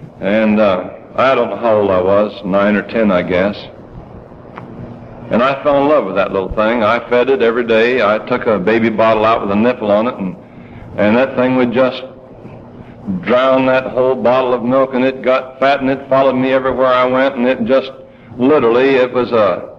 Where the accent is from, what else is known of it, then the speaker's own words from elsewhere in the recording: Colorado, United States; I was raised in Colorado, and I went to my uncle's ranch in Wyoming